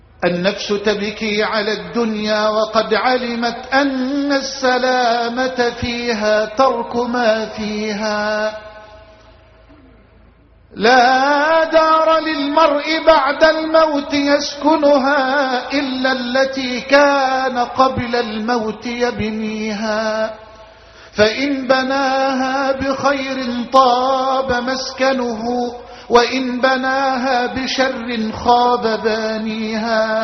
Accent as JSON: {"language": "Arabic", "country": "Egypt"}